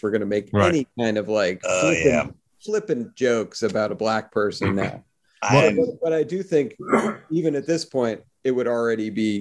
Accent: Massachusetts, United States; And growing up in the Boston area, it's like it comes much more naturally, you know.

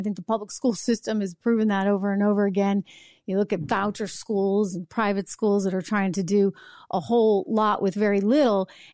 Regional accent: New Hampshire, United States; I was visiting my hometown in New Hampshire recently and went to my favorite restaurant and I almost fell over.

